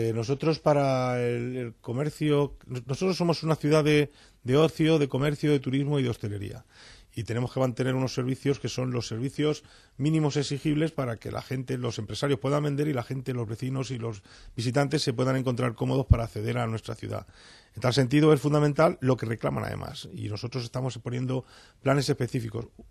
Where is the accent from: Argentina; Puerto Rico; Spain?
Spain; Madrid, Community of Madrid; porque yo soy madrileño.